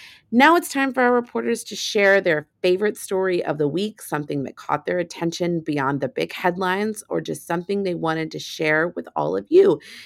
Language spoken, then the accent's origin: English; the South, United States; I'm a girl from the South and rural America, and I suspect that rural Americans are much more accustomed to having people talking about killing animals